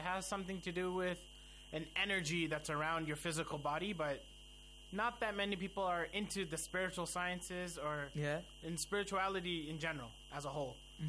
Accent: Houston, Texas, United States; moved away as an adult; I am from America, specifically from Houston, Texas. So I was born and brought up over there.

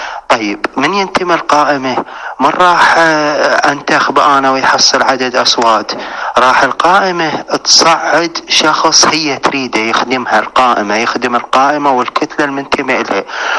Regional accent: Nasiriyah, Dhi Qar, Iraq; كوني مواطن عراقي جنوبي من محافظة الناصرية جنوب العراق

